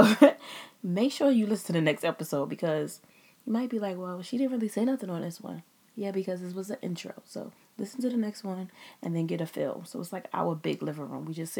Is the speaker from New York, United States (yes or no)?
yes; New York City, New York, United States; I'm born and raised in New York City, so I have a whole, you know, thought process and theories just because of where I'm from.